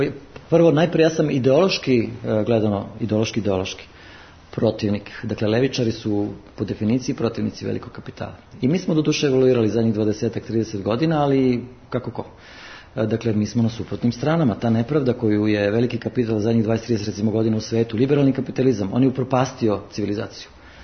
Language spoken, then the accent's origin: Serbian; Kladovo, Bor District, Serbia; rođen sam u Kladovu, dakle, rastao sam praktično sa, na primjer, hidroelektranom Đerdap.